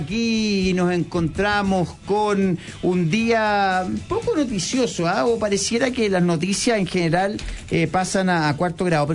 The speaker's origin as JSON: {"language": "Spanish", "country": "Chile", "said": "hablamos mal como chilenos"}